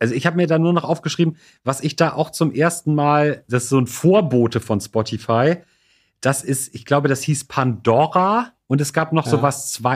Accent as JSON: {"language": "German", "region": "Northern Germany", "country": "Germany", "said": "gerade als Norddeutscher im Privaten ist man ja sehr vorsichtig mit dem Begriff Freundschaft."}